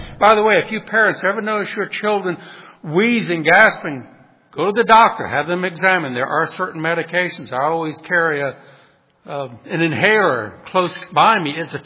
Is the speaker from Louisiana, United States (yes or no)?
yes; New Orleans, Louisiana, United States; Growing up in New Orleans, I remember one day I rode my bicycle over to Steve Monroe's house